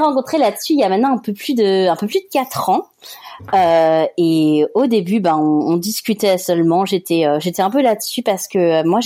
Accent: France; accent: French; J'avais mon petit accent français forcément.

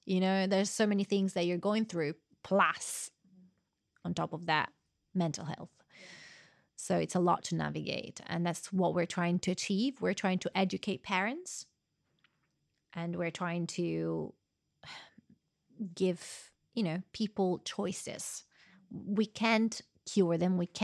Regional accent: Italy; There's so many things that we're trying to achieve there that we didn't have when we were growing up in Italy.

